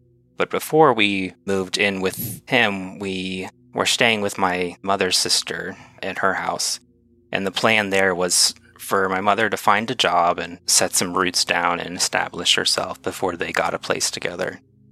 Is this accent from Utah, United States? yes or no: yes; Utah, United States; born there; I'm actually the only member of my family that wasn't born in Texas. I was born in Utah.